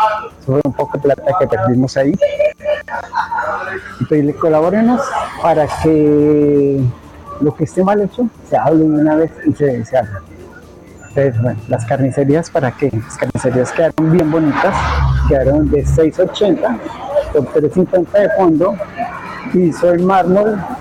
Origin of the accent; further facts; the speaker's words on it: Bogotá, Colombia; Entonces, yo soy bogotano